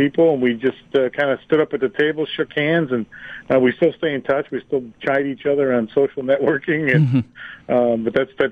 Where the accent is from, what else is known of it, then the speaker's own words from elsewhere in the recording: Buffalo, New York, United States; in our hometown of Buffalo, or my hometown, our hometown